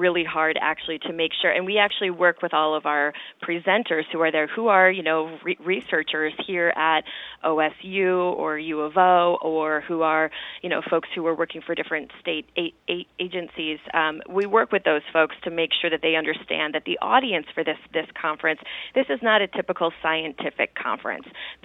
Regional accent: South Dakota, United States; We are both from South Dakota originally, so we're both a little bit out of our element

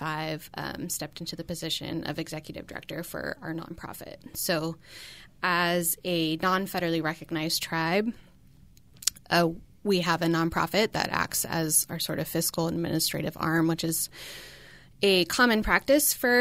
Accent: San Luis Obispo, California, United States; Yeah, so I was also born and raised in San Luis Obispo and moved back to the area a little over 5 years ago at this point now.

